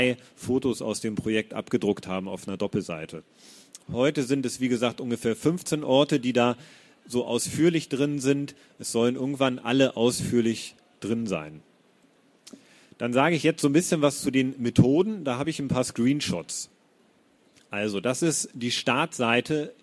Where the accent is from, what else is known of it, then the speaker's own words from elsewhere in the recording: Hamburg, Germany; Ich komme aus Hamburg, ich bin da geboren und aufgewachsen